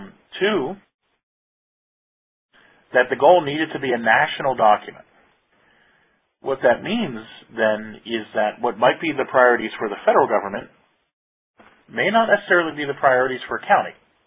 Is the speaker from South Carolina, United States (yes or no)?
no; Maryland, United States; I'm from Maryland.